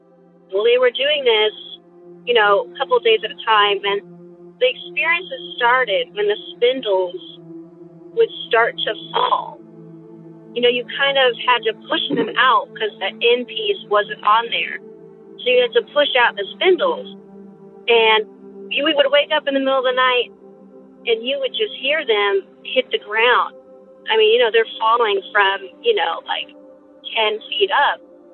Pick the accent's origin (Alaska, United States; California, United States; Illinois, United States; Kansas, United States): Illinois, United States; I grew up in Southern Illinois, so there's a few instances that I remember in this house